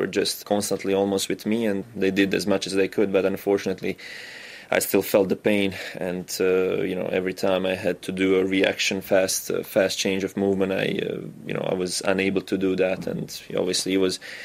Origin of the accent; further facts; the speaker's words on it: Basel, Basel-Stadt, Switzerland; English is a second language; I was just a really normal guy growing up in Basel